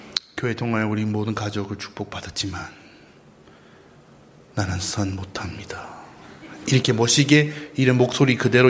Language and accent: Korean; United States; Korean is a second language; 여러분, 저는 미국 사람이에요